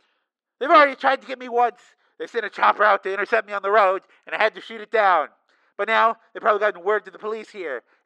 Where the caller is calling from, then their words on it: Denver, Colorado, United States; I'm calling from Denver.